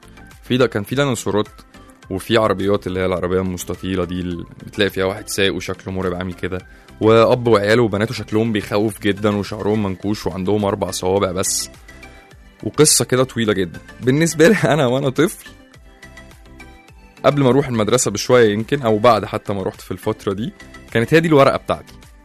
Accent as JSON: {"language": "Arabic", "country": "Egypt", "said": "احنا كمصريين, بس الفيرجن القديم بتاعنا شويه مصريين القدامى الفراعنه"}